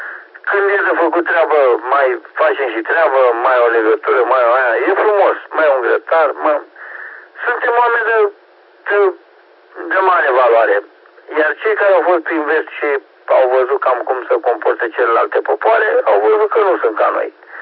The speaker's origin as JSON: {"language": "Romanian", "country": "Romania", "said": "Suntem de calitate, că suntem români toți și eu iubesc România și nația română"}